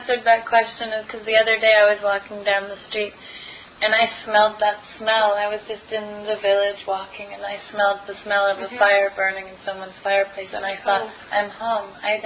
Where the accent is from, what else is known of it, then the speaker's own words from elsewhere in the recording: Maine, United States; growing up in Maine, in my aunt's house, which I still go to all the time